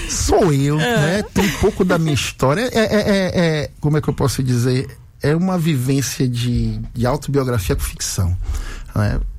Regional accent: Salvador, Bahia, Brazil; Eu sou da Boca do Rio, propriamente dito ali do Barreiro, né? Subindo pelo Marbaque, setor 2.

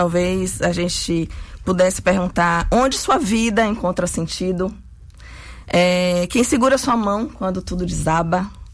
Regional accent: Northeast Region, Brazil; enquanto nordestina mesmo, né? Uma mulher mestiça, sapatão, mãe, tem um filho de 19 anos.

